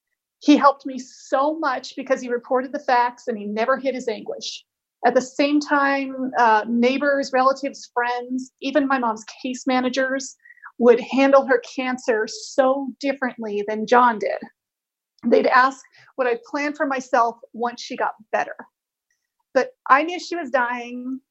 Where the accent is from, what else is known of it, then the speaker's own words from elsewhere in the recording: Everett, Washington, United States; I am from Everett, Washington